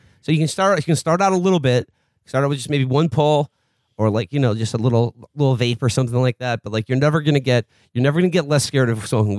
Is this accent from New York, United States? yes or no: yes; New York, United States; even as a New Yorker, I got to give it up to Big Poppy and his wonderful blunts.